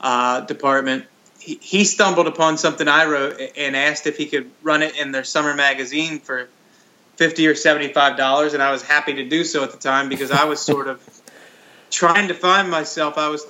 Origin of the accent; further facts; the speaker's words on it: Cincinnati, Ohio, United States; I grew up in Cincinnati as a Bengals fan in the 1980s with six brothers